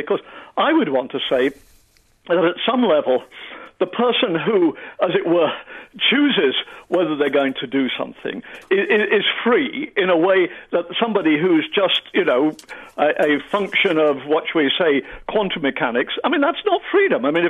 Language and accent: English; England, United Kingdom; That does show that I'm English, doesn't it? But whenever I go to England, one of the great things is that I can get liver.